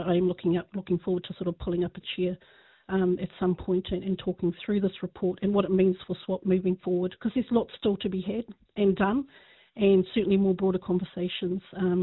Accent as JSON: {"language": "English", "town": "Whakatane", "region": "Bay of Plenty", "country": "New Zealand", "tie": "born or raised there"}